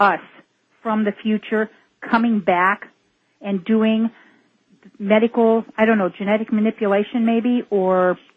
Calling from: Canton, Ohio, United States; I'm calling from Canton, Ohio, listening to you out of Akron over 6:40 a.m. WHLO.

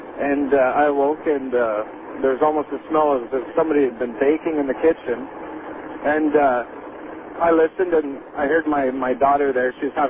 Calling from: Kingston, Ontario, Canada; I'm calling you from Kingston, Ontario, Canada.

